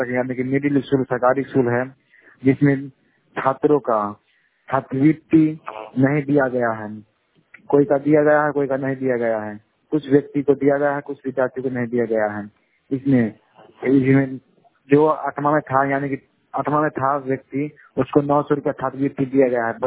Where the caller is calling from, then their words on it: Supaul, Bihar, India; मैं सिद्धिपुर पंचायत से हूँ, सुपौल से, वार्ड नंबर 5 से पटोरी प्रखंड।